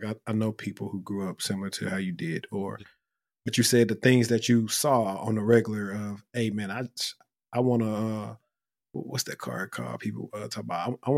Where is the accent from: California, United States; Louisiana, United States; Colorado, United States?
Louisiana, United States; Shreveport; now in Dallas, United States; And it can be in the same city as you, because I'm from Shreveport.